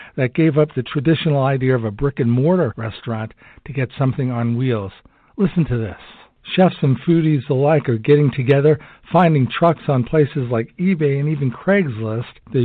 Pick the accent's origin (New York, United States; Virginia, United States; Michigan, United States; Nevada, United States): New York, United States; like in my hometown, New York.